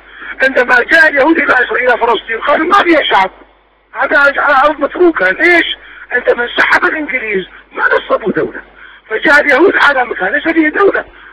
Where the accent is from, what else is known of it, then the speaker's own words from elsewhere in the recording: Iraq; نحن عراقيين فقط